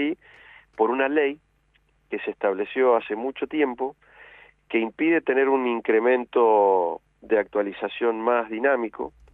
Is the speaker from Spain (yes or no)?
no; Mendoza, Argentina; yo lo voy a decir como ciudadano a pie, como mendocino, como una persona común, como somos todos.